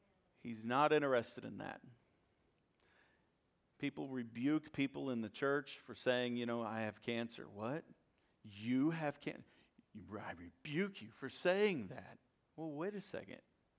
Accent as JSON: {"language": "English", "town": "St. Louis", "region": "Missouri", "country": "United States", "tie": "born or raised there", "said": "I grew up in St. Louis, and part of the way that we communicate is negative."}